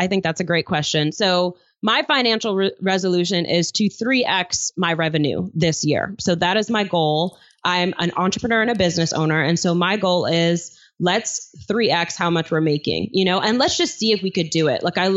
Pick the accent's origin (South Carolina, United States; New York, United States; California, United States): New York, United States; Flushing; like as if I was standing there right now in my apartment that I grew up in Flushing, Queens, New York.